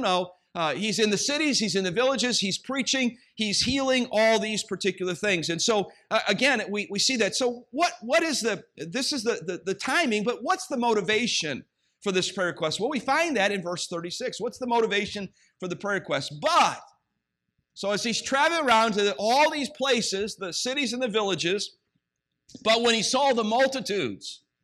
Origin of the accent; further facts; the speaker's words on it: Ohio, United States; now in Los Angeles, United States; And you know, when I was a kid growing up in Ohio, I thought to myself, who would want to live in Los Angeles, or who would want to live in California?